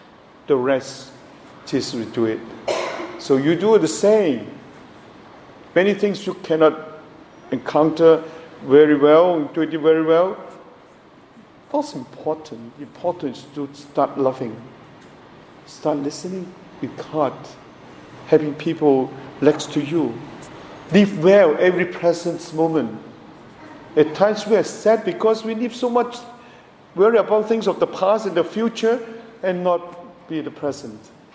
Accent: Hong Kong; English is a second language; now in Toronto, Canada; But since I was coming from Hong Kong, I'm reluctant to receive the picture.

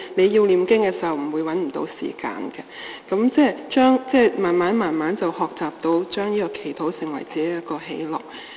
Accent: China; 知道我係中國人。

